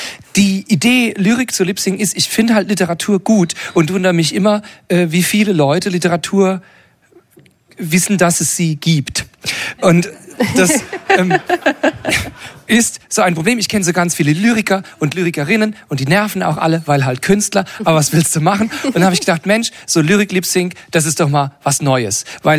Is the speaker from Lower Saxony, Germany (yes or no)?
no; Rhineland-Palatinate, Germany; Hallo, ich komme ursprünglich aus Rheinland-Pfalz.